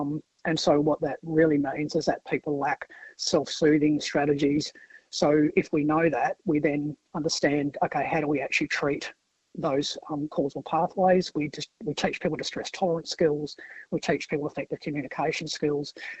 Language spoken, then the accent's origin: English; Western Australia, Australia; I'm a woman from the Pilbara.